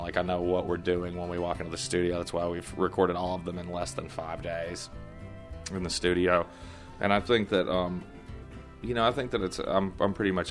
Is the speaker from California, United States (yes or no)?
no; Nashville, Tennessee, United States; moved away as an adult; now in New York, United States; As an artist, my hometown of Nashville had offered me about all it had to offer, and I was looking for something more.